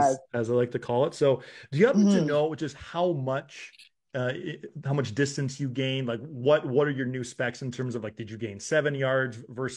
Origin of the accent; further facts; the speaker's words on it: Canada; we're Canadian, it's early March.